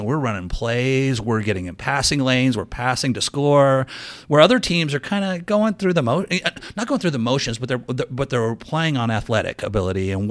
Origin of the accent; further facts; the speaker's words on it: Seattle, Washington, United States; I grew up in Seattle. My parents hired me as a janitor at the Greyhound bus station in downtown Seattle.